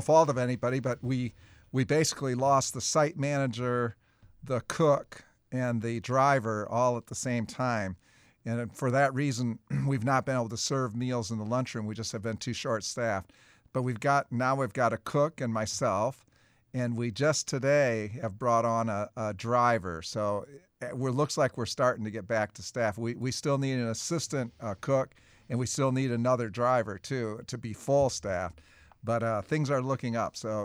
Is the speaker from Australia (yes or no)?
no; Tennessee, United States; also born or lived in Panama; now in Haines, United States; So, I'm from Tennessee, raised my family there, and a good old Tennessee volunteer. Came to Alaska about 4 years ago, to Haines, Alaska.